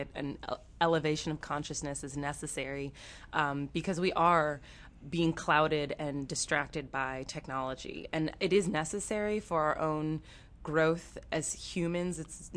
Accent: Long Valley, New Jersey, United States; Yes, I grew up in New Jersey, in Long Valley.

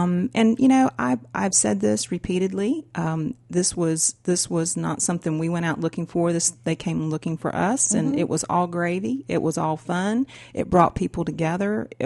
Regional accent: New Bern, North Carolina, United States; now in Carrboro, United States; I am from New Bern, North Carolina. I'm a native New Bernian, and my last position was with the city of New Bern.

